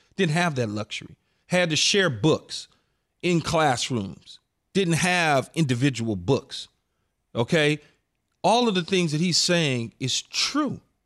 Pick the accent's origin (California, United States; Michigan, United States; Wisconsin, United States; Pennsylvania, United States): California, United States; Los Angeles; I grew up in South Central LA.